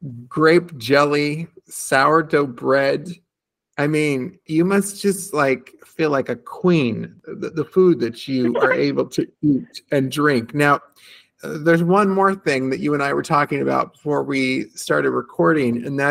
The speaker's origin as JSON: {"language": "English", "region": "California", "country": "United States", "tie": "born or raised there", "lives_now": "Italy", "said": "I grew up in California. We had the good fortune of having the Sierra Nevada mountains right there."}